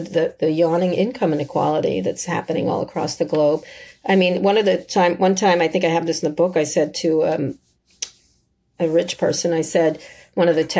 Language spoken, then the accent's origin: English; Philadelphia, Pennsylvania, United States; born there; I was born in Philly, so sell out Philly.